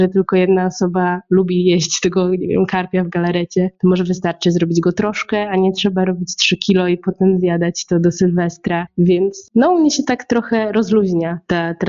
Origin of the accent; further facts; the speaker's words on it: Masovian Voivodeship, Poland; My pochodzimy z Mazowsza i tutaj raczej jest barszcz.